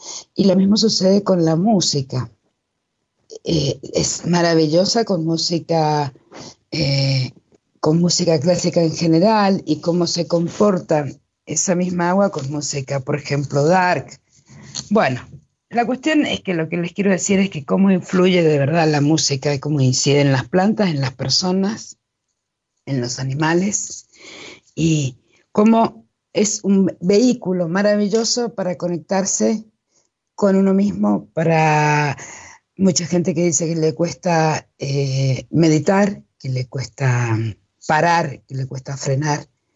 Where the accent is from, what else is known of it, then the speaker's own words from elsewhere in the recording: Argentina; Porque si bien yo soy de Argentina